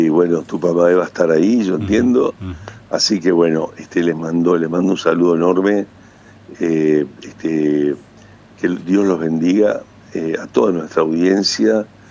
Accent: Paraná, Entre Ríos, Argentina; yo soy del Paraná, esta es la realidad. Todos los lugares que estuve, y ahora vivo enfrente del Paraná

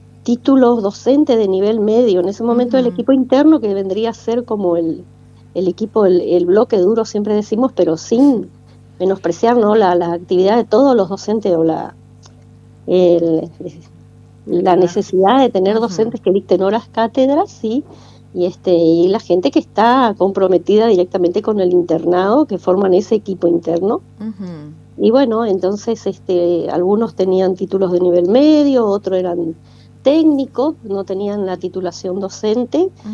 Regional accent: Oberá, Misiones, Argentina; also born or lived in Campo Ramón; soy oriunda de Oberá, nací en la colonia, provengo de una familia rural, mi infancia y parte de mi juventud transcurrió por Campo Ramón

